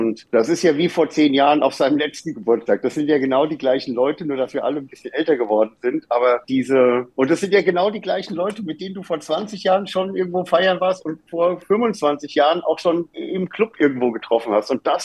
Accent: Germany; hat es mich dann wieder zurück in meine Heimat, in den Odenwald gezogen. Und ich wohne da in einem kleinen Dorf mit 400 Einwohnern.

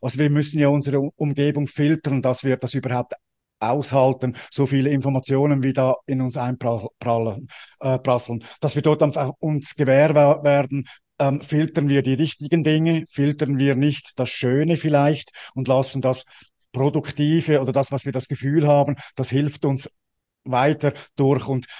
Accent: Switzerland; ich bin ja als Schweizer

